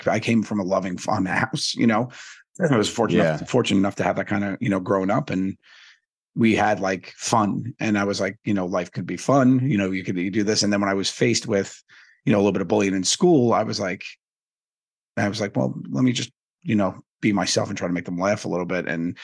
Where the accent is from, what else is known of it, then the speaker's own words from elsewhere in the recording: Staten Island, New York, United States; But yeah, so growing up in Staten Island was a thing.